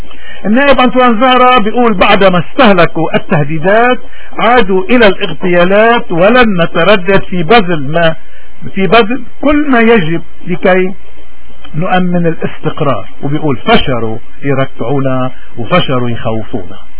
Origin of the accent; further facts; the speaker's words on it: Lebanon; ولكن بالمدى المنظور نحن كلبنانيين شو المطلوب منا؟